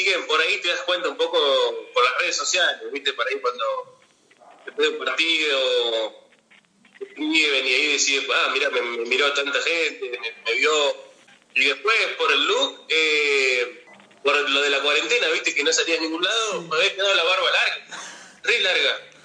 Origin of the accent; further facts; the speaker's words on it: González Moreno, Buenos Aires Province, Argentina; importante González Moreno, no nací porque nací acá en el hospital, pero bueno, porque obviamente no podíamos nacer en González Moreno, pero me crié así, mi infancia en González Moreno, todas mis amistades, la mayoría de mi familia, el club donde empecé a jugar al fútbol